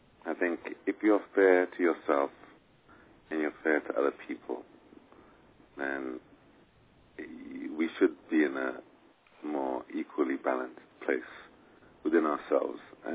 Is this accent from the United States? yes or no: no; London, United Kingdom; born there; I mean, I was born in London and my family are from the Caribbean, so I don't have any kind of direct link with that.